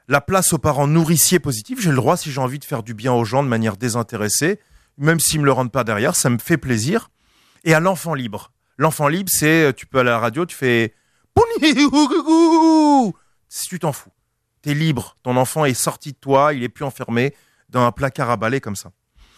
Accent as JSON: {"language": "French", "country": "France", "said": "je suis Français, je peux cracher sur les Français."}